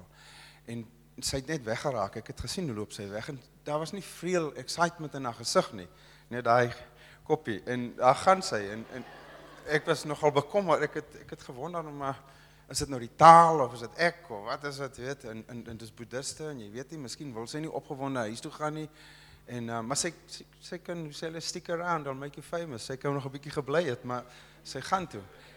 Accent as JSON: {"language": "Afrikaans", "town": "Prince Albert", "region": "Western Cape", "country": "South Africa", "said": "Ons is van Prins Albert. Ek en Renier."}